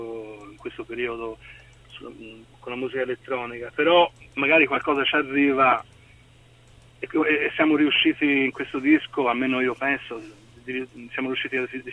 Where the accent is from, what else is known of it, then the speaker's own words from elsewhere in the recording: Florence, Tuscany, Italy; A Firenze, siamo a Firenze, siamo di Firenze, ma non ci vogliono.